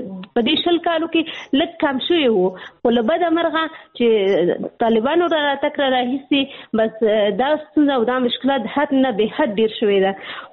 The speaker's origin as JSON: {"language": "Pashto", "country": "Pakistan", "tie": "born or raised there", "said": "ځکه چې زه په پاکستان کې پیدا شوې یم، هلته مې ژوند تیر کړی، تر لسو سنو پورې ما درس ویلي."}